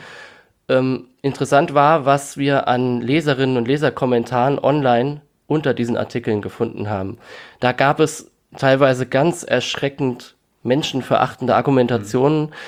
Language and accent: German; Rhineland-Palatinate, Germany; accent: Palatinate dialect; dass ich bis kurz zuvor noch jeden Tag ganz normal in meinem Dialekt gesprochen habe. Das ist jetzt bei uns in der Pfalz sehr üblich, mehr als vielleicht anderswo.